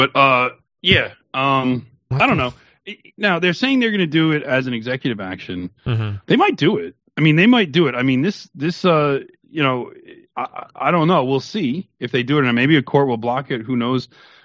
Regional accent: United States; this is a slap in the face to me as an American

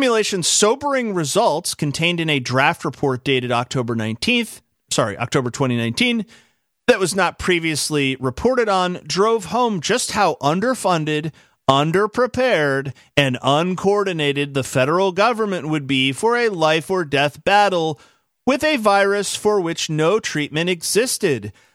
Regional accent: United States; And, I mean, certainly I love my country. I'm an American. I believe in the people of the United States.

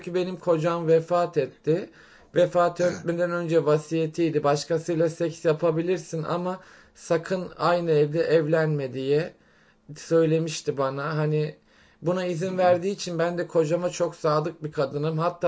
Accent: Muğla, Turkey; Ben de Muğla'lıyım. 46 yaşındayım.

